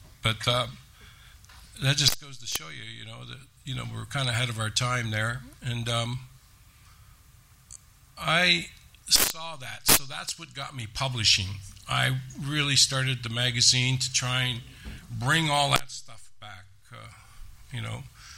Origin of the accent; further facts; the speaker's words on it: Ontario, Canada; Yeah, I'm originally from the Six Nations Reserve in Southern Ontario.